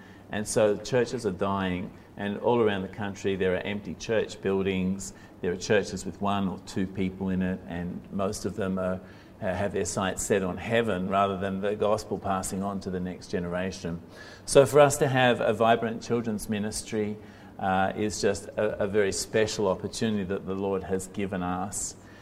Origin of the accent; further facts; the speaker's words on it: Sydney, New South Wales, Australia; now in Japan; I grew up in Sydney